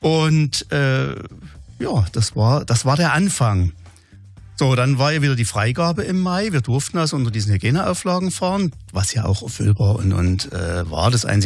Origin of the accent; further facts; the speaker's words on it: Dresden, Saxony, Germany; now in Plauen, Germany; ich bin in Dresden, oder ich habe in Nossen meine Unterstufenlehrerausbildung gemacht, habe in Dresden als Lehrer gearbeitet